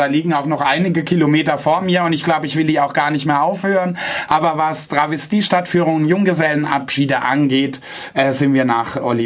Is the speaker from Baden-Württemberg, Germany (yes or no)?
yes; Freiburg, Baden-Württemberg, Germany; eine Stunde, beziehungsweise anderthalb durch Freiburg, zeige ihnen meine Heimat